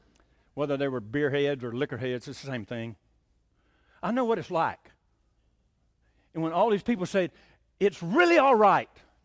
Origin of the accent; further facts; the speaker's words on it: Georgia, United States; I'm from Georgia, thank the Lord. I'm not from Texas. I don't want to be from Texas. I was in Texas, but I didn't want to stay there.